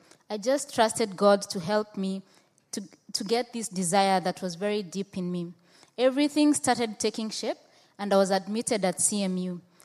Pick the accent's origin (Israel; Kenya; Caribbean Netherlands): Kenya; Nairobi; now in Winnipeg, Canada; I'm from Nairobi, Kenya. I came to Winnipeg over a year ago. I came in August